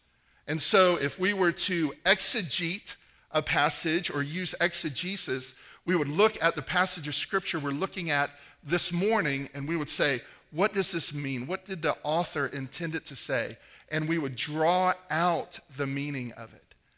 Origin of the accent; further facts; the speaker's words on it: Florida, United States; And I grew up in Florida, and I was out at seminary.